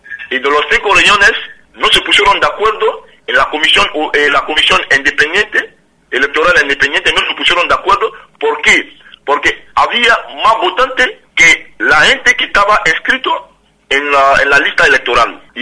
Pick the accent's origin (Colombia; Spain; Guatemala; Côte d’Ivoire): Côte d’Ivoire; Entonces, en Costa del Marfil, lo que nos